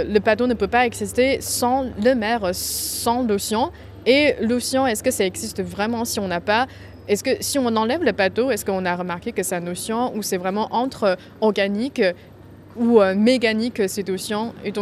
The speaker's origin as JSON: {"language": "French", "country": "China", "said": "je viens de la Chine continentale."}